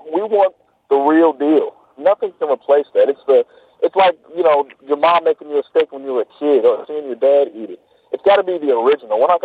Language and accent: English; United States; Well, the thing about it is I'm an American and I'm not stupid.